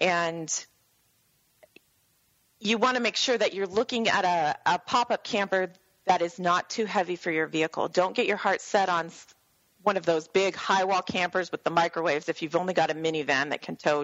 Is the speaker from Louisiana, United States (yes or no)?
no; Arizona, United States; We're from Arizona, so we get our share of hot weather all the time.